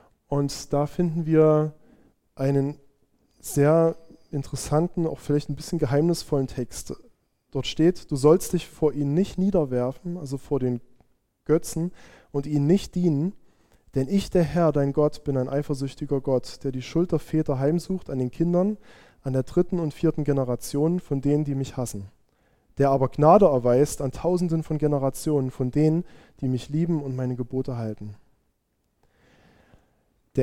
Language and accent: German; Annaberg, Saxony, Germany; Was haben wir auch als Annaberger, als Erzgebirgler mit ihnen gemacht?